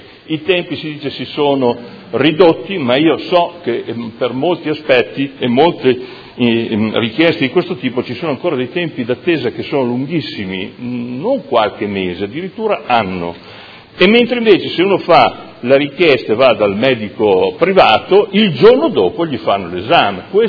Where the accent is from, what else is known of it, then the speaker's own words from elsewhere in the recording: Modena, Emilia-Romagna, Italy; da Modenese, dico